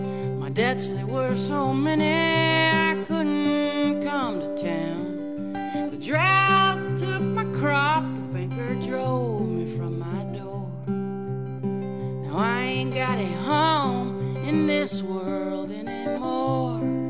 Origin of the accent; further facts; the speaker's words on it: the South, United States; I grew up in the South, so I always listened to country music, but mostly I heard bad country music